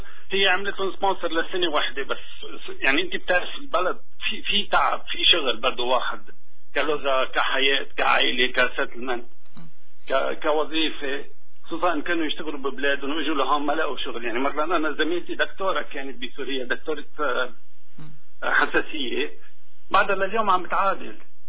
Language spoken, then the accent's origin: Arabic; Lebanon; now in Canada; أنا لبناني